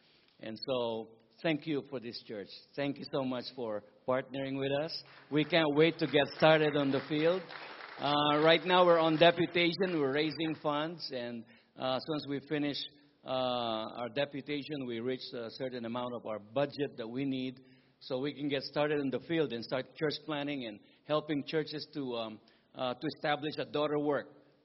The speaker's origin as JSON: {"language": "English", "country": "Philippines", "moved": "yes", "lives_now": "New London, United States", "said": "And so here we are coming from the Philippines, and we answer the call."}